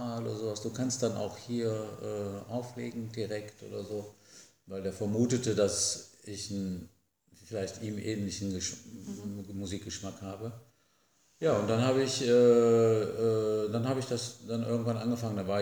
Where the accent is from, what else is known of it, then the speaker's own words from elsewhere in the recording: North Rhine-Westphalia, Germany; da bin ich immer noch, eigentlich in meinem Heimat- oder Geburtsort irgendwo wieder gelangt. Das sind 10, 20 Kilometer Düsseldorf und 10 Kilometer Wuppertal.